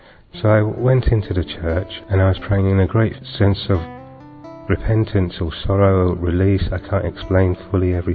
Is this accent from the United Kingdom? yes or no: yes; Perivale, London, United Kingdom; born there; I was born in Perivale, London, and my parish is St Benedict's, Ealing Abbey.